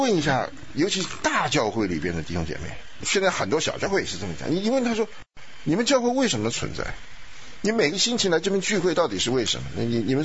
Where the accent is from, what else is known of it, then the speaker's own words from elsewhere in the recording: China; 我们中国人就是，这能够出斯民于水火之中啊